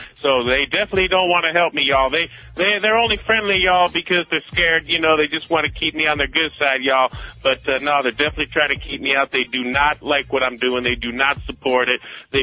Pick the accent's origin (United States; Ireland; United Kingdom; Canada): United States; Cleveland, Ohio; also born or lived in New York City, United States; Well, yeah, I grew up in Cleveland. You know, it's cold as far, you know, it's very cold and very uncultural